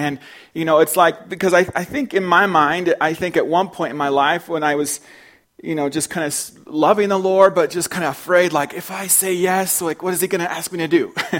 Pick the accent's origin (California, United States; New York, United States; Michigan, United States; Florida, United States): California, United States; Mammoth Lakes; growing up in Mammoth, and used to play them in Mammoth High School